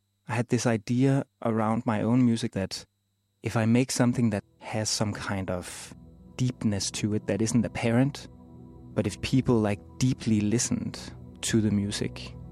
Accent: Copenhagen, Capital Region of Denmark, Denmark; I'm from Copenhagen, Denmark.

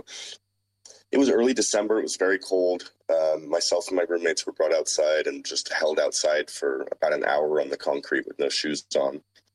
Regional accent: Los Angeles, California, United States; I've been going to San Diego most of my life. I grew up in Los Angeles

